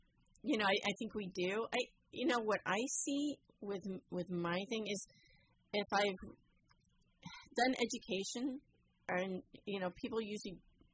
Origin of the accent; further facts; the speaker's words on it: Pendleton, Oregon, United States; like you said, I grew up in Pendleton.